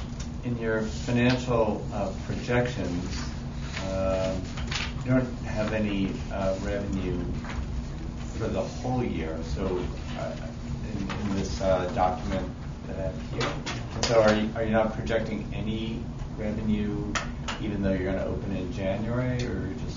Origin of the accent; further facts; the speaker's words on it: New York City, New York, United States; Austin, Boulder, New York City, my hometown.